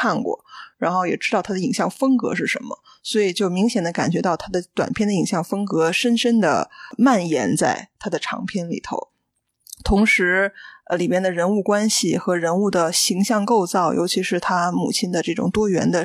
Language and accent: Chinese; China